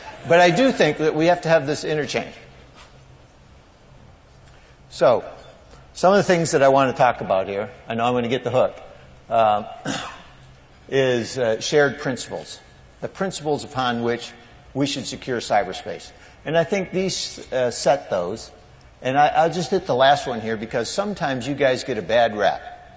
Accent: Syracuse, New York, United States; And that you all makes it sound like I'm from the South. And I am. I'm south side of Syracuse, so.

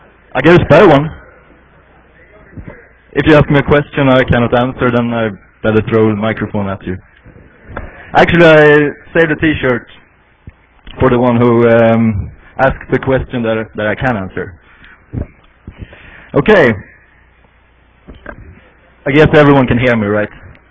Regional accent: Sweden; I'm from Sweden

